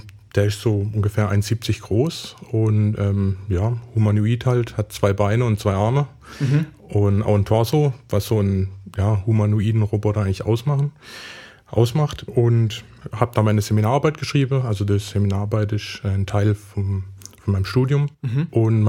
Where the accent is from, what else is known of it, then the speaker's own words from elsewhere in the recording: Schutterwald, Baden-Württemberg, Germany; Also ich bin geboren, aufgewachsen eigentlich hier aus der Region. Ich komme aus Schutterwald, das ist eine Ortschaft eigentlich vor Offenburg.